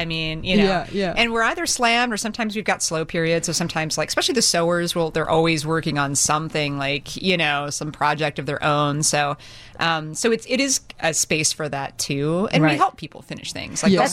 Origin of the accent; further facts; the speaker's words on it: Illinois, United States; I'm from the suburbs here. I've been in Chicago for over 20 years, Chicago proper